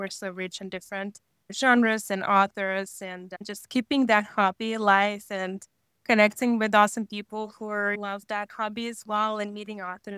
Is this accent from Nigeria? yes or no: no; Russia; Growing up in Russia, actually, it's a very rich in history and culture country.